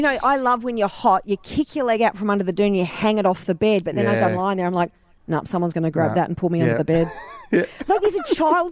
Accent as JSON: {"language": "English", "town": "Wonga Park", "region": "Victoria", "country": "Australia", "tie": "born or raised there", "said": "Ever since I was a kid, I grew up in Wonga Park and it's a bushy area where we'd always have huntsmen's crawling out of everything."}